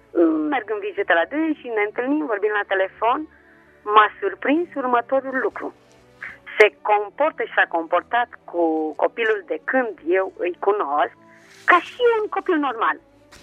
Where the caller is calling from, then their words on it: Pitești, Argeș, Romania; din Pitești.